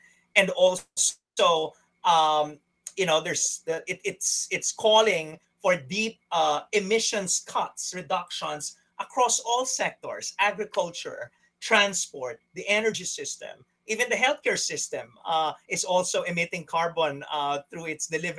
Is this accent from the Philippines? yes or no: yes; Philippines; the Philippines, which is my home country